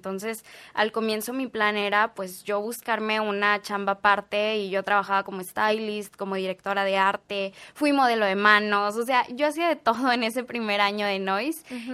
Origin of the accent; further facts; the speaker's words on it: Tamaulipas, Mexico; al final del día yo soy tamaulipeca y llevo ya 10 años viviendo acá